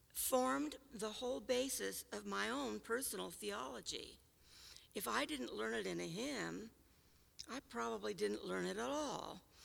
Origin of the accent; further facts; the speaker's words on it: Pomona, California, United States; moved away as an adult; I was born in Pomona, California at a very early age.